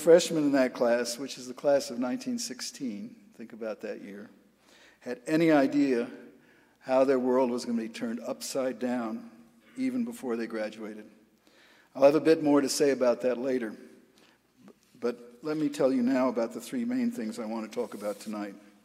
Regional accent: Ithaca, New York, United States; It's a real pleasure to be back at Cornell, and as you heard, I grew up in Ithaca, so I feel as though I'm back home, as well as at my alma mater.

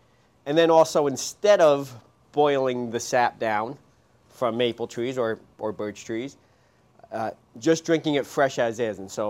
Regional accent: Albany, New York, United States; I grew up in Albany, and I knew about this butternut grove just that's back when Albany was farmland, right on the outskirts of the city.

